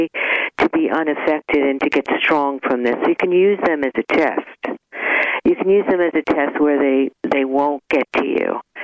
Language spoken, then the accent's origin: English; New York, United States; And you can tell I'm from New York.